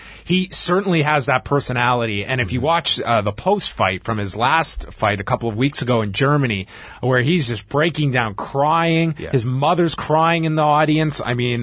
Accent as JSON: {"language": "English", "country": "Ireland", "said": "But as an Irish MMA fan, I do find McGregor a little much."}